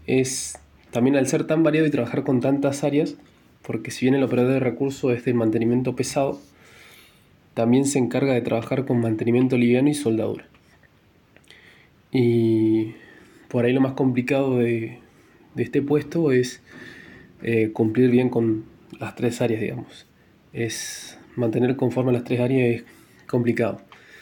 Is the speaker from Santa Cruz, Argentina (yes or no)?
yes; Puerto San Julián, Santa Cruz, Argentina; also born or lived in Simoca, Tucumán; tengo 23 años, nací en Simoca, Tucumán, pero hace 18 años que vivo acá en Puerto San Julián.